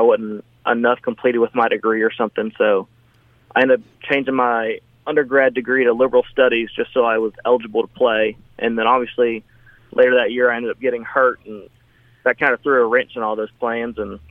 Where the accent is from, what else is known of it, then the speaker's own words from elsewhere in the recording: Houston, Texas, United States; this obviously I'm from Houston, and most of my family's from Houston, but I just kind of feel like this place is a home now